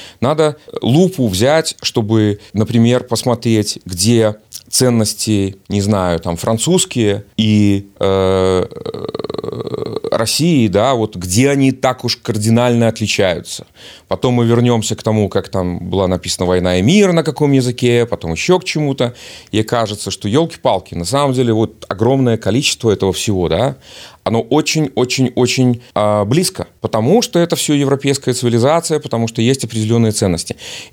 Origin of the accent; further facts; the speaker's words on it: Belarus; у меня есть белорусский паспорт, я белорус.